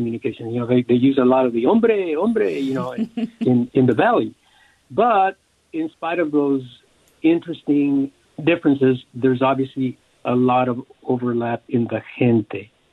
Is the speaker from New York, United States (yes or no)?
no; El Paso, Texas, United States; growing up in El Paso, it seemed more urbanized, more industrialized.